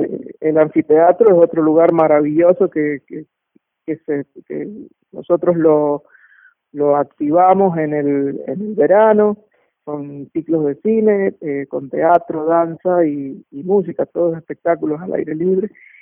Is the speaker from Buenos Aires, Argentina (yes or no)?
no; San Juan, Argentina; los músicos que somos de acá de San Juan